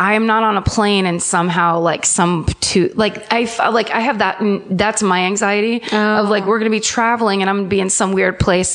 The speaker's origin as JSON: {"language": "English", "region": "California", "country": "United States", "said": "We are from California."}